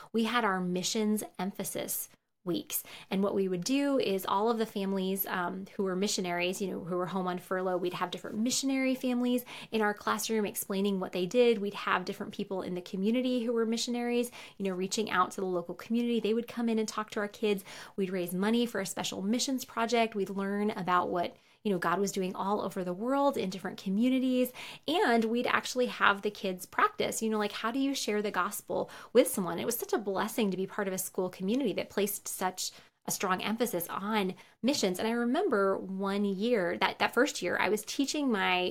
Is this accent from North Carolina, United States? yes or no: no; New York, United States; I grew up in New York, a very secular area of New York where I knew hardly any Christians. And then I moved to Wheaton, Illinois